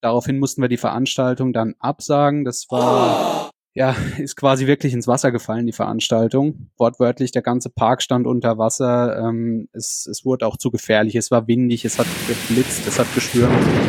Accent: Rhineland-Palatinate, Germany; accent: Palatinate dialect; Ich wäre mal müde, wenn ich zu arg ins Pelsische abzurutsche. Ja, jetzt wieder zurück ins Hochdeutsche.

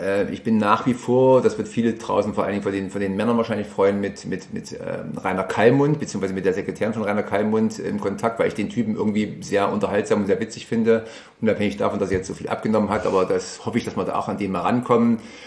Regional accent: Thamsbrück, Thuringia, Germany; Also wie gesagt, wir sind eigentlich aus Tamsbrück stammend

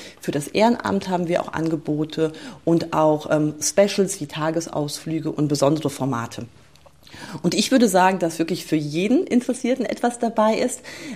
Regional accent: Bergstraße, Germany; Ich bin hier an der Bergstraße groß geworden, vernetzt und verwurzelt

